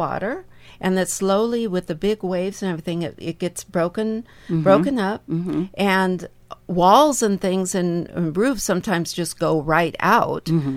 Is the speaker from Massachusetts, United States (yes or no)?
no; Raymond, Washington, United States; Well, I grew up in Raymond, which is 30 miles south.